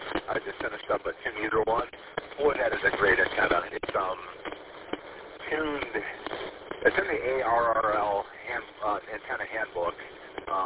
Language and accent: English; Chelsea, Michigan, United States; I'm from Chelsea, down by Ann Arbor.